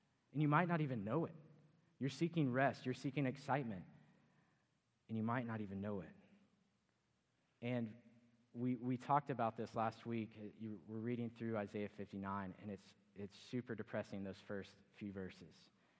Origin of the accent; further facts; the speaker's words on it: Texas, United States; My wife is proper Canadian, and I am proper Texan.